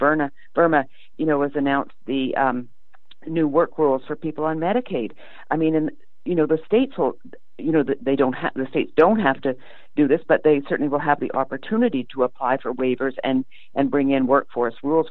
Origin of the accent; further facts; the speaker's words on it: Canada; I'm a Canadian. I grew up under a single payer.